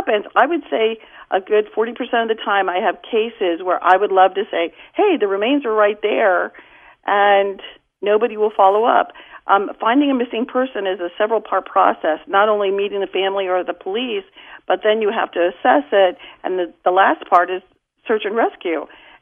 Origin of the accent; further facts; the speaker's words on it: Virginia, United States; And I said, no, I'm from the Northern Virginia, D.C. area.